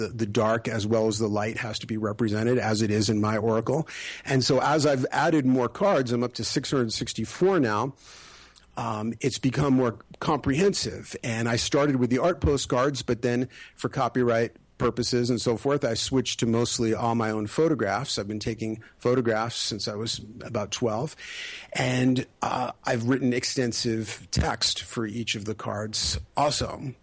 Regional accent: New York City, New York, United States; What happened was, I grew up in New York City, and my parents were always taking us to art museums

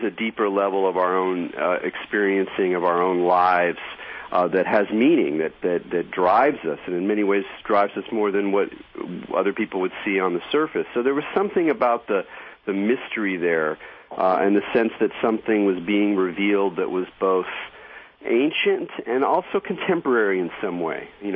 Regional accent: California, United States; calling this week from my home state of California.

